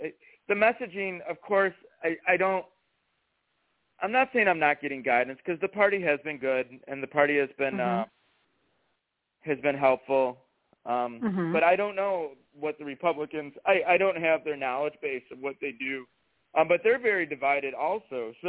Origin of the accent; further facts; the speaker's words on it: Macomb, Michigan, United States; So, you know, I grew up in Macomb. I know Macomb, you know, it's overly a working class community